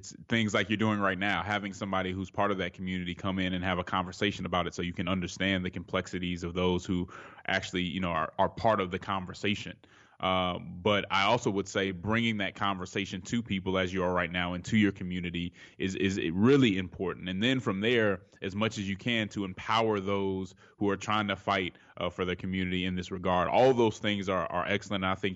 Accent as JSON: {"language": "English", "town": "Denver", "region": "Colorado", "country": "United States", "said": "I'm from Denver, Colorado. When I go home, I don't get back much."}